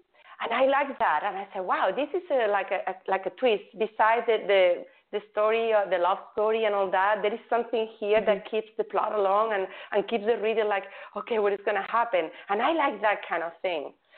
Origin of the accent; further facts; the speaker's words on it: Spain; English is a second language; I felt a little bit like, you know, self-conscious because I'm from Spain, and I don't know all the slang, and I still don't understand those rap songs.